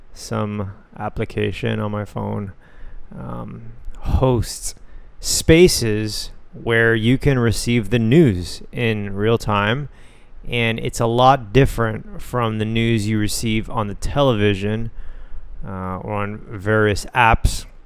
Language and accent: English; United States; I'm simply an American that has never even been to those countries.